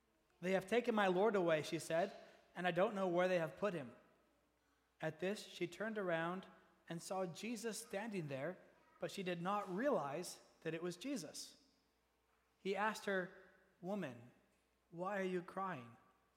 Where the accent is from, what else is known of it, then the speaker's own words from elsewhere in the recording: Calgary, Alberta, Canada; My parents are still in that same house that I grew up in back in Calgary